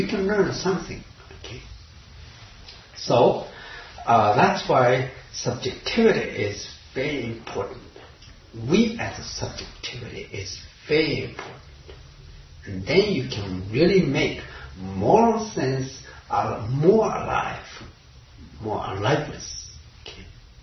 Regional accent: Japan; In Japan, of course, we have lots of snow, but weather is pretty mild.

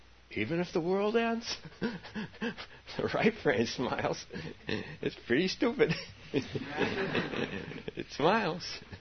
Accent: San Francisco, California, United States; When I was younger and meditated in my hometown of San Francisco, our Zen center was faced Bush Street in San Francisco.

